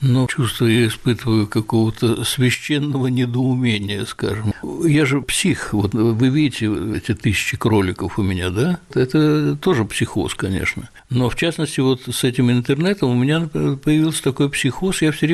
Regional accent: Moscow, Russia; Я родился в Москве, жил в Москве и учился в Москве, и работал в Москве, хотя очень много ездил. Я был истинный, так сказать, житель большого города и москвич

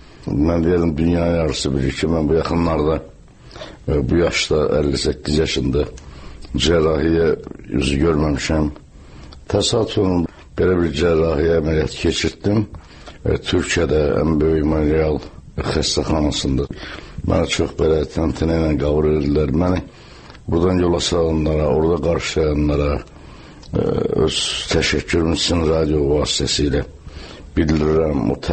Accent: Baku, Azerbaijan; böyük çətinliklə böyümüşəm Sovetskidə. Atam sənətçi olub, ailələrlə maaş almayıb.

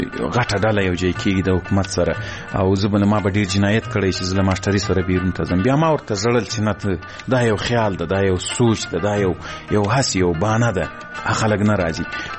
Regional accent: Ghazni, Afghanistan; ځکه زه له غزنی څخه یو دوه درې کسان وو

